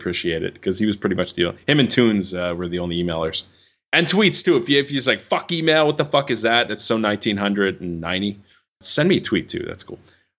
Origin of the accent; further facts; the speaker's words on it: Canada; Yeah, I'm Canadian.